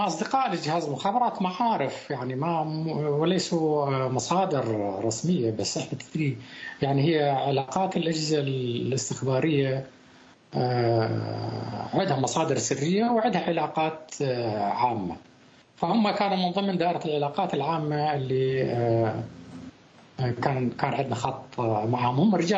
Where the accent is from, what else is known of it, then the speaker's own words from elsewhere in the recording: Iraq; أما بالنسبة لنا يعني كعراق كدولة كنظام